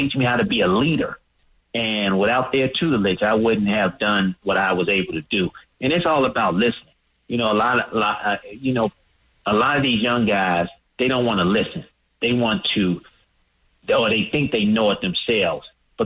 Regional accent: Chicago, Illinois, United States; You know, I'm from Chicago, like you said, and I watched the Bulls, and I watched Michael Jordan when he first came to Chicago, got drafted.

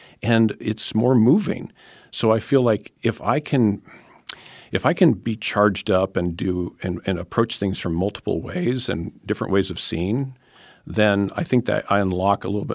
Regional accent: Iowa, United States; growing up in Iowa, I never saw a mountain lion.

